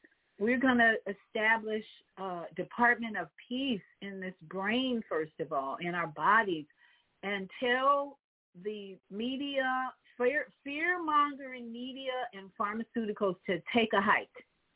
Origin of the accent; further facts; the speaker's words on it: Chicago, Illinois, United States; now in Florida, United States; And I live in Florida, but I'm always rooting for the best for Chicago, my hometown.